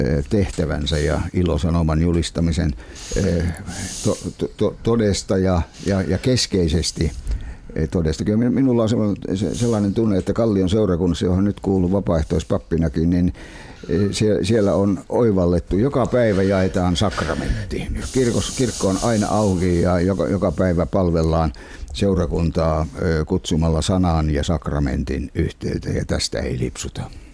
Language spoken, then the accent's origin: Finnish; Enonkoski, South Savo, Finland; born there; kun olen syntynyt Enonkoskella.